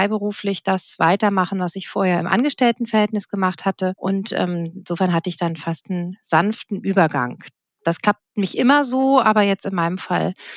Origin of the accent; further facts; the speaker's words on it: Kiel, Schleswig-Holstein, Germany; born there; also born or lived in Munich; Ich bin gebürtige Kielerin und hatte dann ein paar Jahre in München verbracht